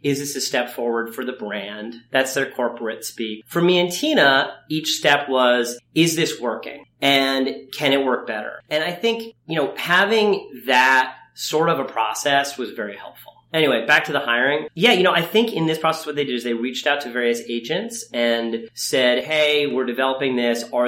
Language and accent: English; Ithaca, New York, United States; I grew up in Ithaca, New York. There's a great theater there called the Hangar Theater.